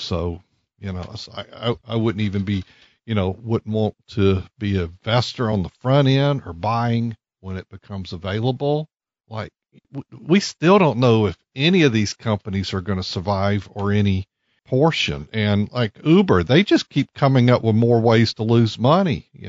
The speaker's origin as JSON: {"language": "English", "town": "Hattiesburg", "region": "Mississippi", "country": "United States", "tie": "born or raised there", "said": "Oh, I grew up in Hattiesburg."}